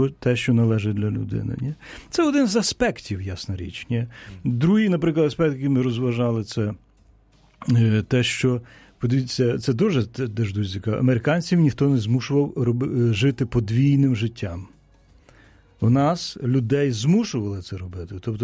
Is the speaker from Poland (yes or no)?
no; Kyiv, Ukraine; якщо я говорив, що я з Києва